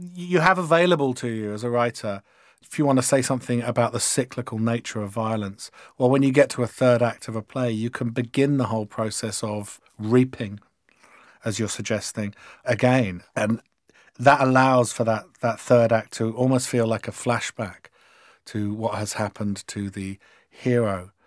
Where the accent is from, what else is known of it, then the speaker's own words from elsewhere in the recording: England, United Kingdom; But let's face it, I'm English.